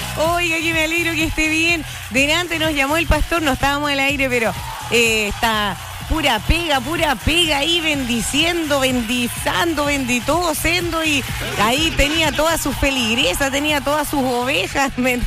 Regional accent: Chile; los chilenos somos grandes

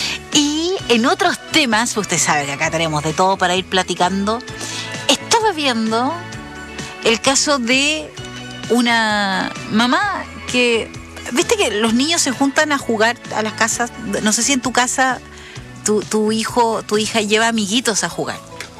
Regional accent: south, Chile; O nosotros acá somos del sur de Chile.

